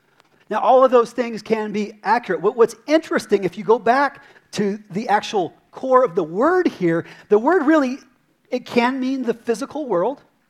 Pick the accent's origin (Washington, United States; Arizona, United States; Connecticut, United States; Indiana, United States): Arizona, United States; Prescott Valley; accent: Prescott Valley; This is my Prescott Valley accent, so forgive me, Bible scholars.